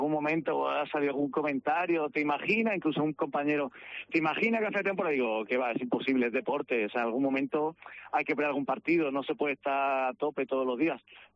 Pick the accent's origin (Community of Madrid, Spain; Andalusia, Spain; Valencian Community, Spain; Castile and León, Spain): Andalusia, Spain; Málaga; yo soy de Málaga